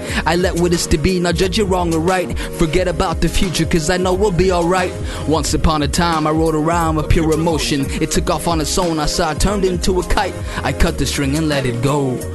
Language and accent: English; Switzerland; English is a second language; also born or lived in Mexico / Texas / Florida; now in United Kingdom; I was born in Mexico with my family. We moved to Texas and then Florida. And then finally grew up mainly in Switzerland with my family. So and then I just came to UK